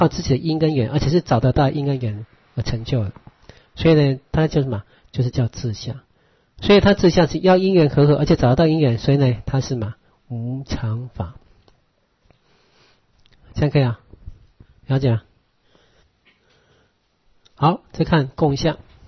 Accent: Taiwan; 我们现在看到我们是台湾人嘛

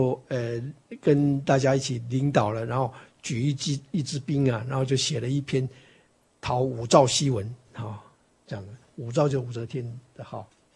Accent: China; 那尤其是我们中国人又更重要

